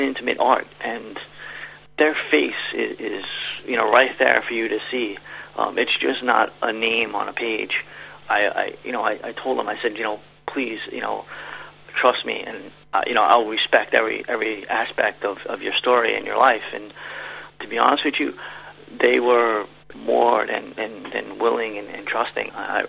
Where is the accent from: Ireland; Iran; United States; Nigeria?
United States; Me growing up in the United States, I probably grew up in a culture that was more similar to a European culture rather than Japanese culture